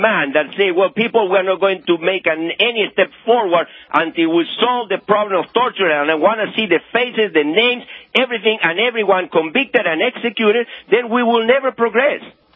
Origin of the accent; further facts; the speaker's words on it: United States; I'm an American citizen living in an involuntary and forceful exile, and I emphasize it.